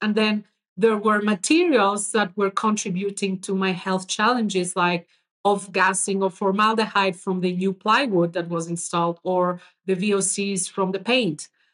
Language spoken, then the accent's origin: English; Greece; English is a second language; So I am originally from Greece. I grew up in an environment very rich in ancient temples.